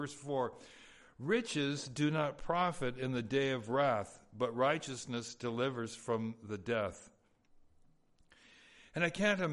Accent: California, United States; Knott's Berry Farm was a place we went to growing up in Southern California.

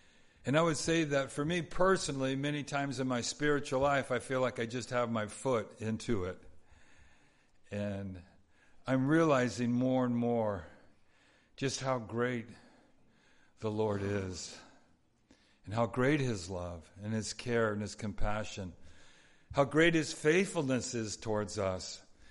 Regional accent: California, United States; Sometimes I love the ocean, love to go down to the ocean, growing up in Southern California

